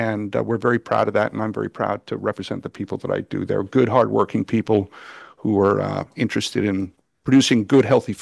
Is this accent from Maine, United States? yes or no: yes; Gardner, Maine, United States; I'm the Executive Director of the Maine Aquaculture Association. I come from Gardner.